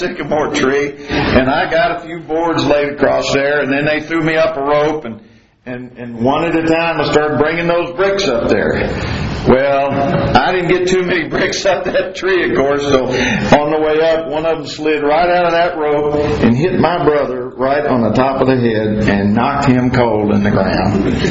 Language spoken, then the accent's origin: English; Birmingham, Alabama, United States; when I was a little boy growing up in Birmingham, Alabama, every little boy had a pocket knife.